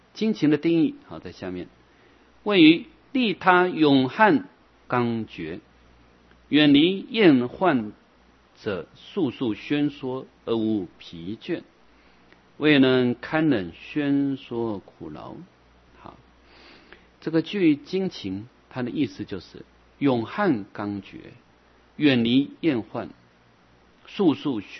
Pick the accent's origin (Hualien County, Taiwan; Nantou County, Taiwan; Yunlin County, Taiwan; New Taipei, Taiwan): New Taipei, Taiwan; Xindian; 我们出生在像我呢是等于是说台北县人的，像我住在俗家住新店